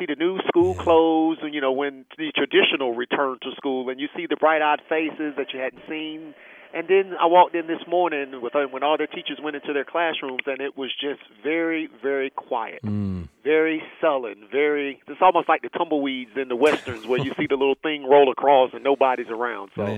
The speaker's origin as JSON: {"language": "English", "region": "North Carolina", "country": "United States", "tie": "born or raised there", "also_born_or_lived": "Puerto Rico", "said": "we moved from Puerto Rico to South Carolina, Then we got to North Carolina. So I called North Carolina home because we didn't move anymore once we got here."}